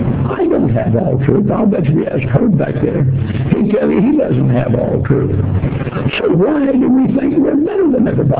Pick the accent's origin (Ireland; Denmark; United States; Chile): United States; Phoenix, Arizona; also born or lived in Texas / Bisbee; We moved from Texas to Bisbee, and in 1932, we moved to 31, we moved to Phoenix, Arizona. I grew up in Phoenix.